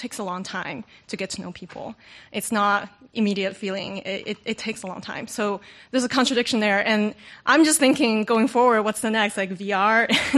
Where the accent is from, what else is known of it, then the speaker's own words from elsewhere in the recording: China; now in United States; I'm from China, mm-hmm. but it's a completely different world out there.